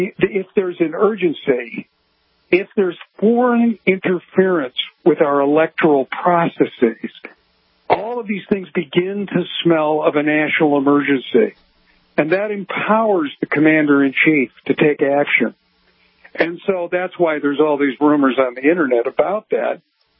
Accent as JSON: {"language": "English", "country": "United States", "said": "And so we as American citizens have to have that urgency."}